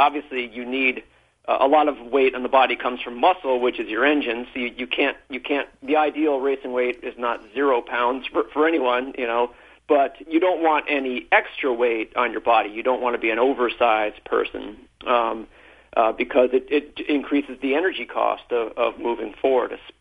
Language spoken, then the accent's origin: English; New Hampshire, United States; Yeah, so I'm a runner originally. I grew up in New Hampshire.